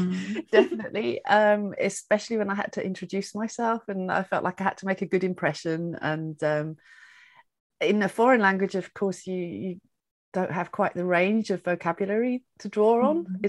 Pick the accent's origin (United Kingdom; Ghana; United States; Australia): United Kingdom; now in Germany; I'm a Brit living in Germany. I've been here for over 25 years now. And I live near Heidelberg in the south of Germany.